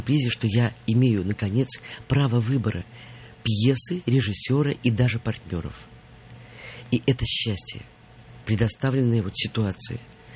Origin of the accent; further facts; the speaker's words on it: Saint Petersburg, Russia; now in Moscow, Russia; я как питерский человек, я еще не стала москвичкой до такой степени, чтобы ослепнуть и ассимилироваться